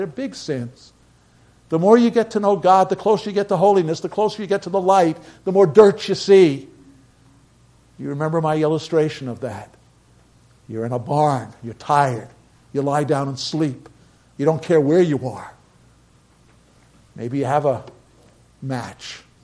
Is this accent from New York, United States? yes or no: yes; Brooklyn, New York, United States; Growing up in the Norwegian church in Brooklyn, remember my father, the cook.